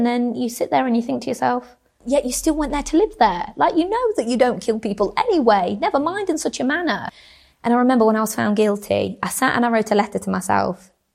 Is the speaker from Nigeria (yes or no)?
no; England, United Kingdom; Not because I hate my own country, absolutely not. This is home. England is home. I love this country. I'm half English.